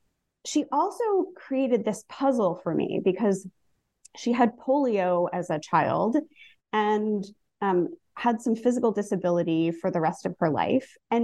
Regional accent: New Jersey, United States; Yeah, I grew up in New Jersey. I went to a big public high school and encountered a number of different religious practices in the world around me, within my own family.

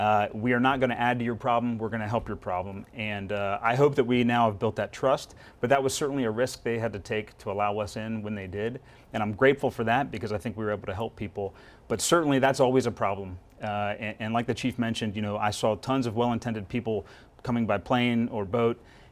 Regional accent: Florida, United States; I grew up in South Florida

